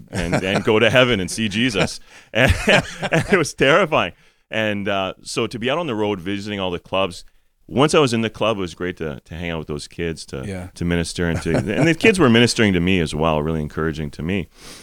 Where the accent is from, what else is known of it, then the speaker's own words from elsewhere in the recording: Winnipeg, Manitoba, Canada; I grew up in Winnipeg, and I came here for a summer to work.